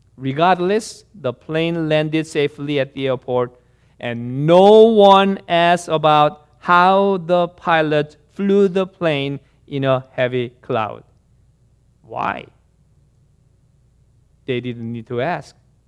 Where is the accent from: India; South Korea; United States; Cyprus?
South Korea; When I was growing up in Korea, and the Korean churches